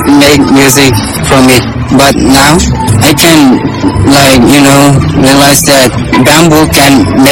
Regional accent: Nauru; English is a second language; I'm from Nauru.

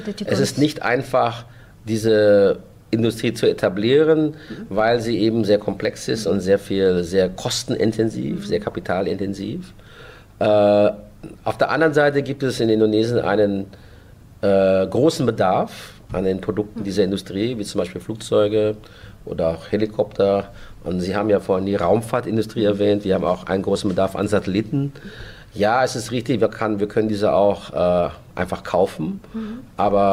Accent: Germany; Ich bin an sich in Deutschland geboren, aufgewachsen, ja. Habe meine gesamte Schullaufbahn, Universität in Deutschland besucht

